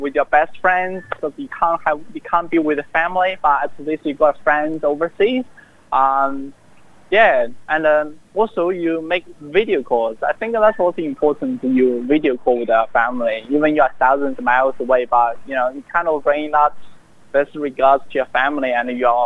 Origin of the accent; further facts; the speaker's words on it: China; now in Sydney, Australia; I'm studying commerce. I'm in the UNSW, and I'm from China, mainland China.